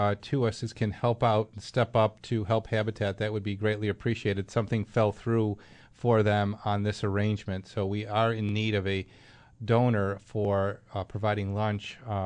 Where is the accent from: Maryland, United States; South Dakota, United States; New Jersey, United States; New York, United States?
New York, United States; Anybody who's born and bred in Western New York, like I am